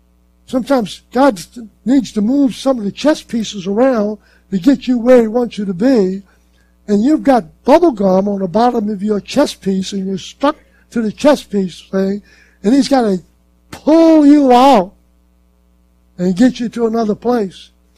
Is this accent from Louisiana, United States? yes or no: yes; Louisiana, United States; No, nothing disparaging about my state. It's my home state. I'm back here.